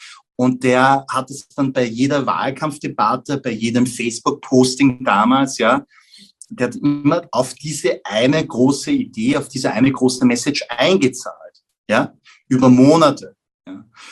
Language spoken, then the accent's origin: German; Vienna, Austria; ich bin in Wien geboren und aufgewachsen.